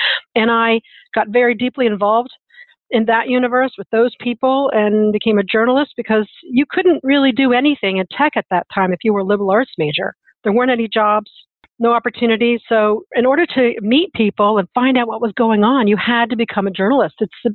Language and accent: English; Columbus, Ohio, United States; like Cube in Columbus, Ohio, my hometown originally